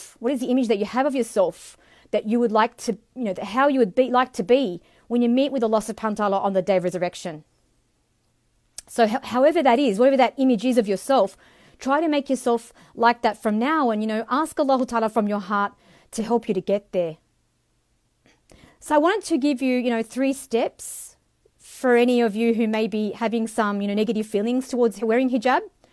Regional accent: Australia; And as some of you may know, alhamdulillah, I'm Australian

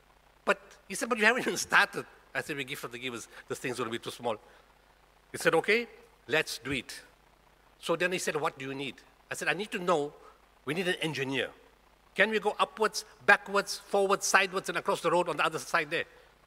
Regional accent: Potchefstroom, North West, South Africa; You see, in the old days, I come from Potchefstroom again. In the old days in Potchefstroom, if somebody was naughty

